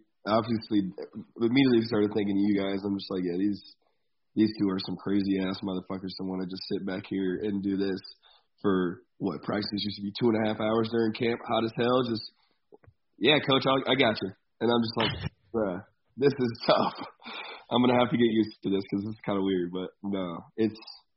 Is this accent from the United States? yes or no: yes; Iowa, United States; We're from Iowa.